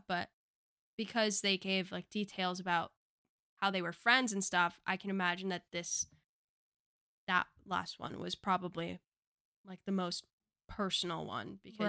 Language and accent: English; United States; my hometown area is, like, known for, like, Revolutionary War stuff and the path that, like, George Washington took and stuff.